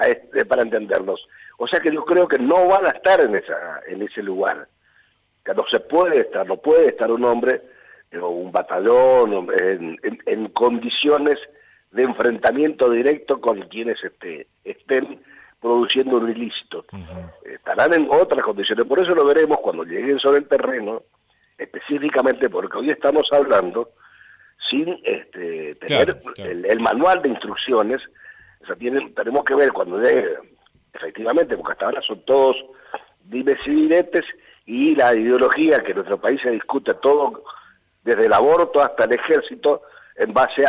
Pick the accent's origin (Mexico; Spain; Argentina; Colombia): Argentina